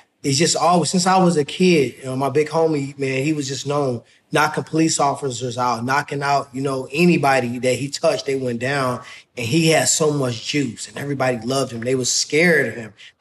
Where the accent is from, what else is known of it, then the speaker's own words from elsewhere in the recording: Ferguson, Missouri, United States; So for me, growing up in Ferguson is everything to me.